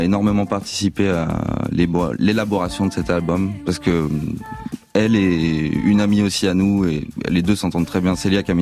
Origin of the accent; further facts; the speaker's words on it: France; on est français